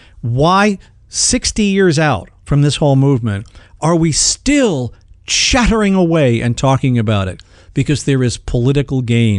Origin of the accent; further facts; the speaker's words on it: Illinois, United States; And he was from Chicago, and I'm from Illinois.